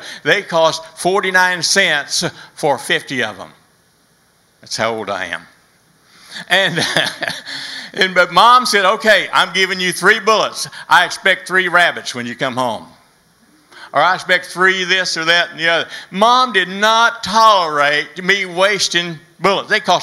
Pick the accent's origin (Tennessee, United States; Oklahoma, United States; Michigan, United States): Oklahoma, United States; because I grew up in Oklahoma, and my dad drank all the time, so sometimes there was groceries and sometimes there wasn't.